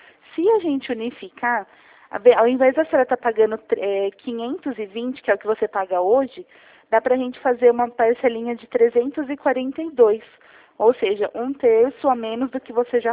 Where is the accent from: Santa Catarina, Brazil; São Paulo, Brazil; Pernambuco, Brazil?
São Paulo, Brazil; Jundiaí; Certo, eu sou aqui de Jundiaí.